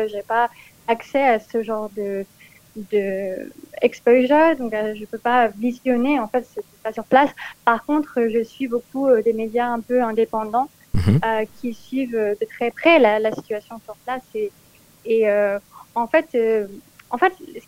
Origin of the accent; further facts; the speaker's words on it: France; now in Kolkata, India; moi je suis une Française, j'ai 26 ans, j'habite à Calcutta, ça fait déjà 2 ans.